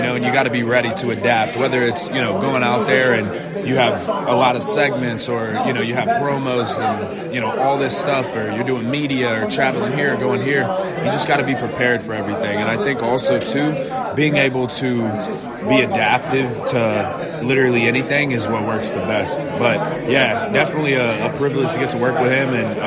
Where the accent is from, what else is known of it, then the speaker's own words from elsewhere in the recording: Atlanta, Georgia, United States; I am from Atlanta, Georgia.